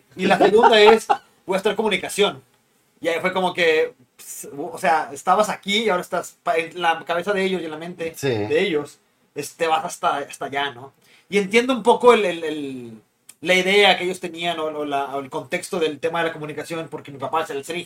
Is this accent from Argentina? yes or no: no; Hidalgo, Mexico; Todos son ingenieros en mi pueblo, soy de Hidalgo.